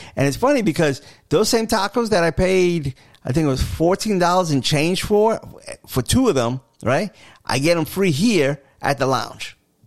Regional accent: New York City, New York, United States; now in Tampa, United States; So I remember back in the day, you know, growing up in New York, it was like, all right, you know, the barbershops were closed on Mondays.

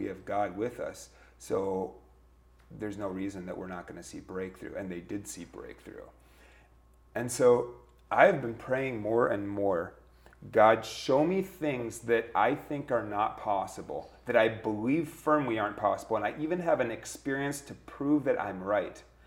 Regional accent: Minnesota, United States; My goodness, I'm from Minnesota. I used to work a mile away from where George Floyd died, and then I watched my city burn down.

